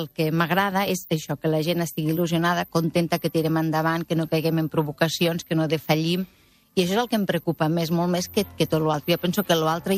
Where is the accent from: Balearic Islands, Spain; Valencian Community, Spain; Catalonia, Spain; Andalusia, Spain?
Catalonia, Spain; Xerta; now in Sabadell, Spain; Perquè em recorda al meu poble. Jo sóc de Xerta i sí, aquesta cançó me'l recordava, o me'l recorda sempre, no?